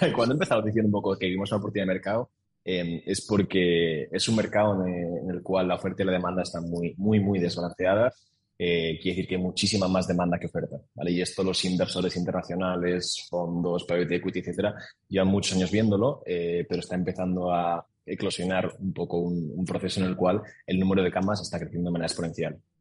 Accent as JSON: {"language": "Spanish", "town": "Vitoria", "region": "Basque Country", "country": "Spain", "tie": "born or raised there", "moved": "as an adult", "lives_now": "Barcelona, Spain", "said": "Me crié en Vitoria, sí, hasta los 18 años."}